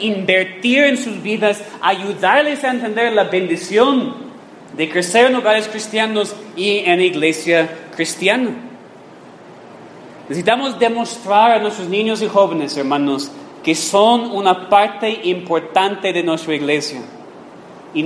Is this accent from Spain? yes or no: no; United States; Yo crecí en una iglesia en los Estados Unidos